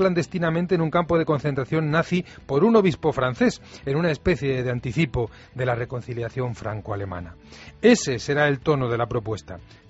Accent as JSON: {"language": "Spanish", "country": "Spain", "said": "un territorio de mucha resonancia para nuestra memoria como españoles"}